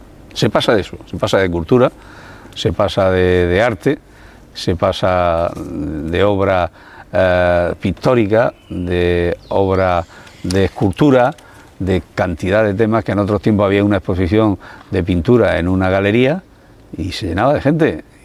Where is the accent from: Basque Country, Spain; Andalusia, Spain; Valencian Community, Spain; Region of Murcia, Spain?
Region of Murcia, Spain; Cartagena; Así somos los cartageneros.